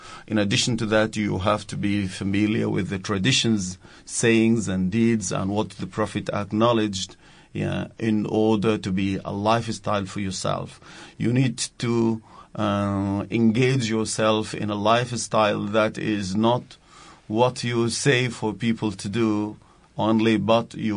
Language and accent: English; Sudan; moved away as an adult; now in United States; I came from Sudan in 2014.